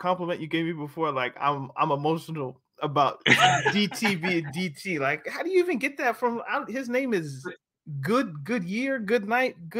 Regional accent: Canada; I'm Canadian, by the way.

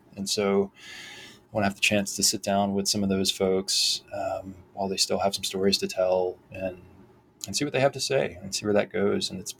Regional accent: Thomasville, Georgia, United States; in my hometown where I live again now, Thomasville, Georgia, there was a, you know, we had our sort of moment in the sun in the 60s, 70s and 80s

